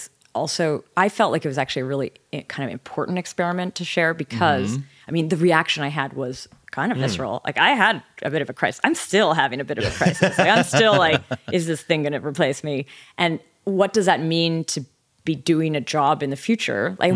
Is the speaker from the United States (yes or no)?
no; Canada; accent: generic North American; I think I have sort of a generic North American accent, but I am from Canada